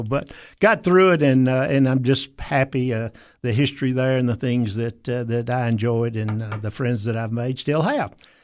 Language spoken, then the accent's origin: English; Donelson, Tennessee, United States; But sixth grade, we came back to Tennessee, and I've ended up growing up in Donelson, went to Donelson High School